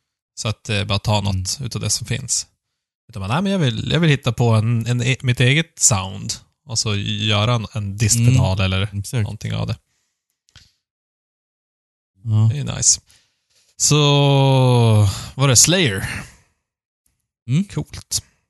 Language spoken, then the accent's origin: Swedish; Norsjö, Västerbotten County, Sweden; Han var ju i min hemby. I Norsjö så var det ju ett mord här.